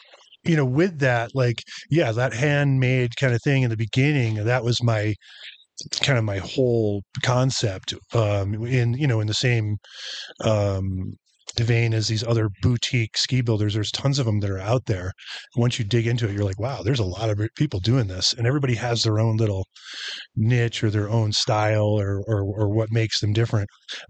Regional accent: New York, United States; back home where I grew up in Finger Lakes, we used to ski at Bristol Mountain

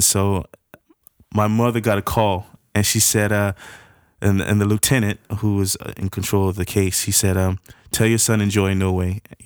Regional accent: the South, United States; we say sir back home because that's I'm from the South.

